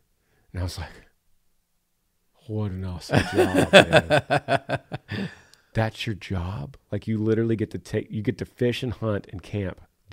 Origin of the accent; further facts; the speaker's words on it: Greenville, Ohio, United States; I'm from Greenville, Ohio.